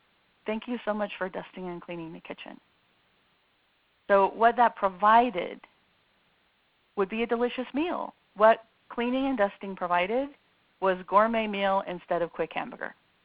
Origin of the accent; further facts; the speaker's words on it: San Francisco, California, United States; I'm from San Francisco, so we can just wear black here.